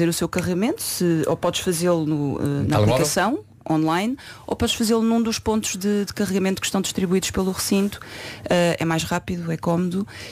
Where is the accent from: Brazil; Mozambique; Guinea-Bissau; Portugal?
Portugal; Lisbon; Eu sou de Chelas, não é?